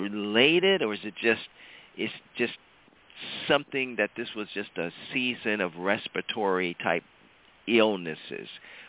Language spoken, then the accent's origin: English; Ohio, United States; and of course my hometown, Ohio, state Ohio